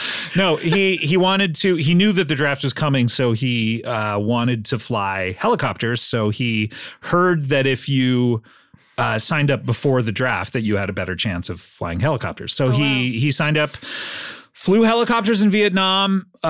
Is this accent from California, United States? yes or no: yes; Cypress, California, United States; I grew up, as everyone knows, I grew up in Cypress, California, and I was right there on Beverly Drive. Was it Drive? Beverly? And when I was 8, we moved.